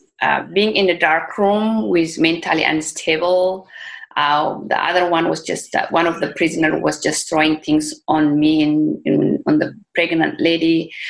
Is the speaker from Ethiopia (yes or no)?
yes; Oromia, Ethiopia; English is a second language; As I said, I'm from Oromia, Ethiopia.